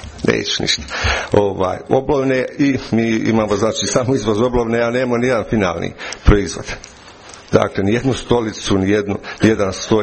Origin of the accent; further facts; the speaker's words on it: Alađa, Bosnia & Herzegovina; odrastao sam u Alađi, odnosno sadašnjem Dušanovu